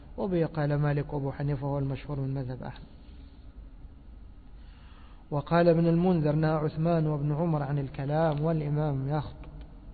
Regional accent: Egypt; كانت عادة كثير من الخطباء عندنا في مصر

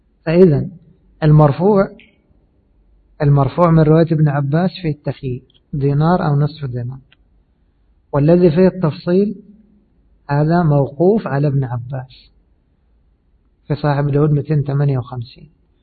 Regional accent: Egypt; طبعا كلمة عبيط هذه معروفة عندنا في مصر

